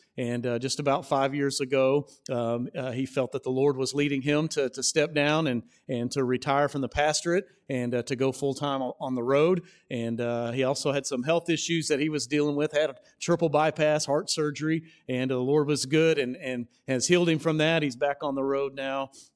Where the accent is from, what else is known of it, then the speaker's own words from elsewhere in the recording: Arkansas, United States; born there; This is back before my time, before I was even born. And I was born in 1982 in Arkansas.